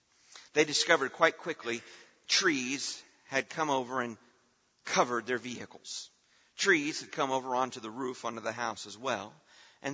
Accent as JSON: {"language": "English", "region": "California", "country": "United States", "tie": "born or raised there", "also_born_or_lived": "Tennessee", "lives_now": "Florida, United States", "said": "You know, I'm growing up in California and I'm learning about the dangers of earthquakes. I live in Tennessee and learning about the danger of tornadoes. I moved to Florida"}